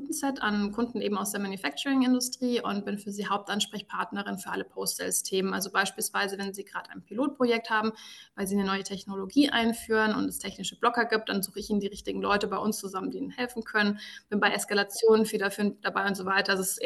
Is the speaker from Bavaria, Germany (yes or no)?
yes; Munich, Bavaria, Germany; ich komme aus München.